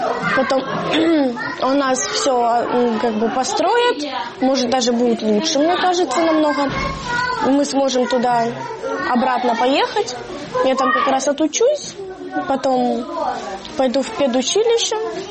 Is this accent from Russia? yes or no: no; Lysychansk, Luhansk Oblast, Ukraine; я из Лисичанска.